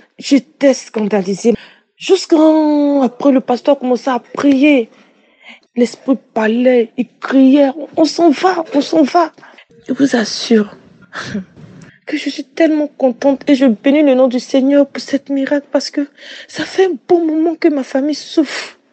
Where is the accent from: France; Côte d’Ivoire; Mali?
Côte d’Ivoire; moi je suis de la Côte d'Ivoire